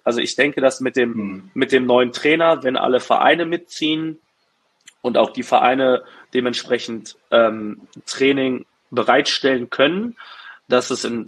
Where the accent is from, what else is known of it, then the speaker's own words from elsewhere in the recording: Berlin, Germany; Dann 2018 der Weltcup in Berlin, in meiner Heimat.